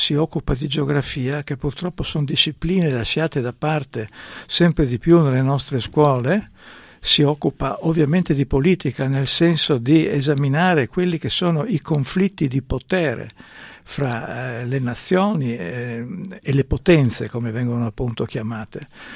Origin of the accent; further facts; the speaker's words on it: Trieste, Friuli-Venezia Giulia, Italy; essendo un triestino e abitando a Trieste